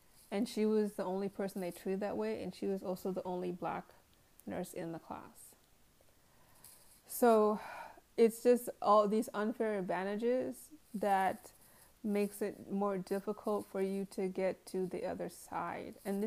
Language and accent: English; Nigeria; Because I'm being Nigerian, by being Nigerian, that's what was instilled in instilled into us when we were young.